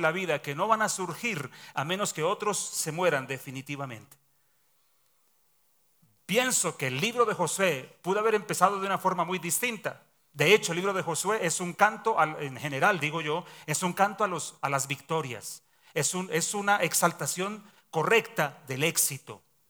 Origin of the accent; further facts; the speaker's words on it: Bucaramanga, Santander, Colombia; born there; Yo soy nacido en Bucaramanga y los santandereanos hemos hecho un orgullo, una cosa que es relativamente cierta, que no tenemos pelos en la lengua.